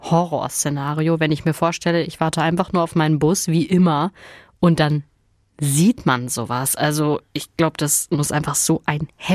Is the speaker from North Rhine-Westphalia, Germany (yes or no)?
yes; Dortmund, North Rhine-Westphalia, Germany; in Dortmund, also meiner Heimatstadt.